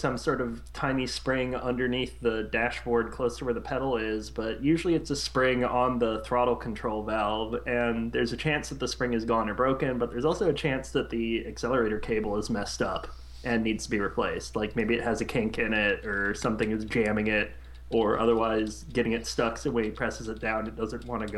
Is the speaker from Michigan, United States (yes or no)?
no; Atlanta, Georgia, United States; Because, well, I'm from Atlanta.